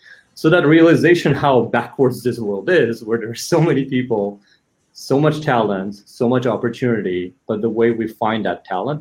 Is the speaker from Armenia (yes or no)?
yes; Yerevan, Armenia; moved away as an adult; now in United States; Yeah, I was very much born in Yerevan, born and raised. I moved to the US for college, actually. So I grew up in Armenia And I was something like 18 or 19 when I moved to the US, and my entire family is still there.